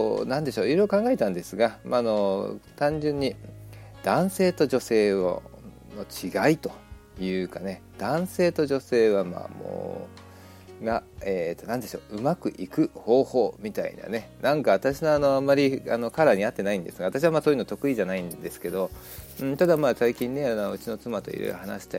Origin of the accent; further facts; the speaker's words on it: Hong Kong; Japanese is a second language; moved away; もともとはやはりその香港中国で育ったっていうのがやっぱり残ってるんですよね。 まあ、言葉も当然ね、何でしょう、なんだ、カントニーズ、広東語と、はい、あとはマンダリンだから、北京語かな、もう両方分かりますしね。